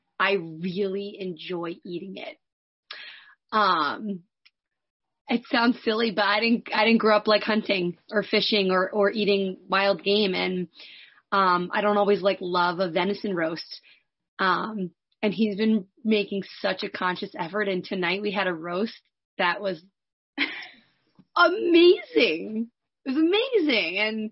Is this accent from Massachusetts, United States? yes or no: no; New Jersey, United States; I'm from New Jersey.